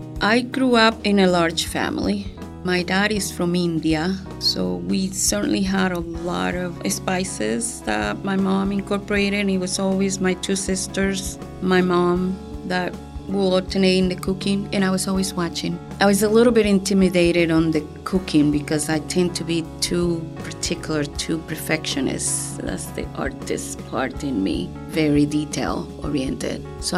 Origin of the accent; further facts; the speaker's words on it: Caracas, Capital District, Venezuela; English is a second language; now in Pittsburgh, United States; I'm from Venezuela. I was born in Caracas, and I have 5 kids, married to a wonderful husband.